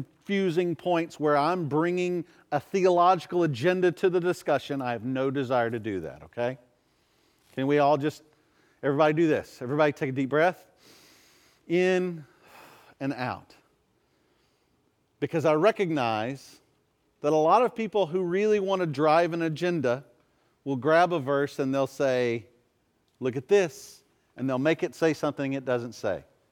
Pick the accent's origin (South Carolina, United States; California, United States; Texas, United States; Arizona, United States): Texas, United States; I grew up in East Texas where I-20 and Highway 59 meet.